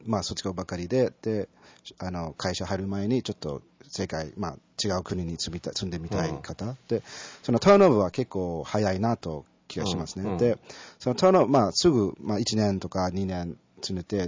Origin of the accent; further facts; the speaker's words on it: Toronto, Ontario, Canada; also born or lived in Vietnam; now in Kyoto, Japan; その先にカナダ行って、はい、で、カナダの時は、小中で高校で、大学もカナダ一応行って、で、大学の時に、1年、コペンハーゲンで留学しました。